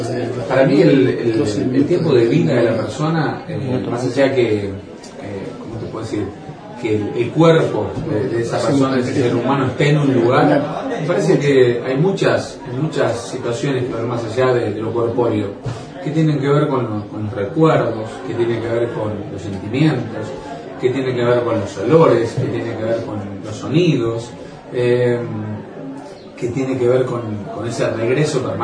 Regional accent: Bolívar, Buenos Aires Province, Argentina; Yo digo que viviré, nací, viviré y moriré en Bolívar, más allá de que no esté presente físicamente, porque Bolívar está dentro mío y va a estar siempre.

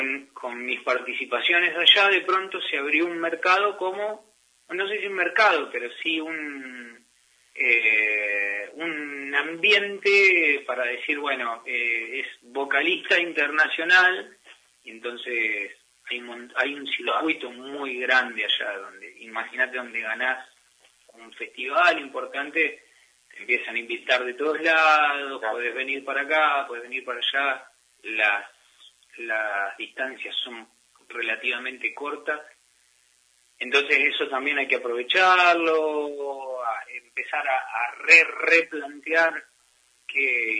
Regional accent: Argentina; moved away as an adult; also born or lived in Madrid, Spain; yo salí de Argentina, fui a Madrid, dije, wow, esto es el primer mundo, qué mal que estamos en Argentina

